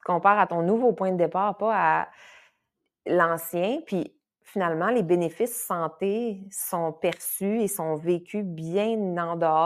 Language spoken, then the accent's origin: French; Jonquière, Quebec, Canada; oui, au Saguenay. Si jamais vous n'aviez pas encore perçu mon accent, c'est là que je suis. À Jonquière.